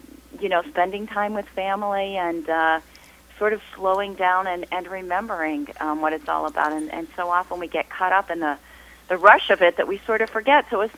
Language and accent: English; Pittsburgh, Pennsylvania, United States; That's right. I grew up in Pittsburgh, and I do have a lot of happy memories of Christmases there